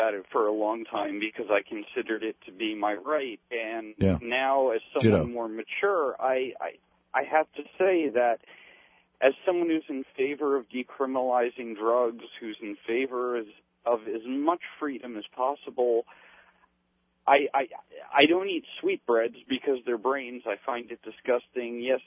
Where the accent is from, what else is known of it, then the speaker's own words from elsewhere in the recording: New Jersey, United States; Yeah, I'm from New Jersey.